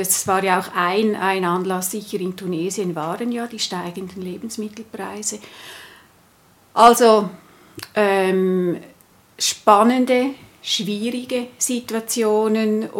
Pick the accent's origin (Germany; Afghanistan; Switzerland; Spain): Switzerland; als Schweizerin, die stolz ist auf unseren Rechtsstaat